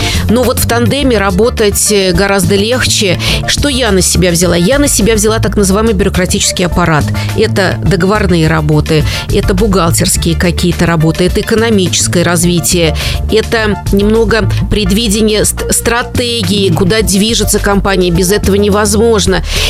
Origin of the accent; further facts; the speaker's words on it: Samara, Samara Oblast, Russia; born there; Я горжусь, что я родилась в Самаре